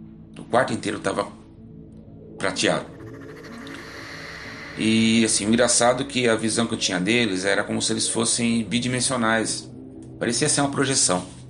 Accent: Várzea Paulista, São Paulo, Brazil; tenho 48 anos, sou de Várzea Paulista, interior de São Paulo.

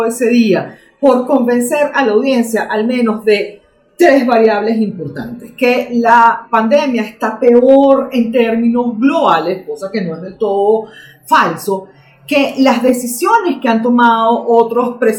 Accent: Venezuela; donde nosotros además también somos conejillos de India, o venezolanos son conejillos de India

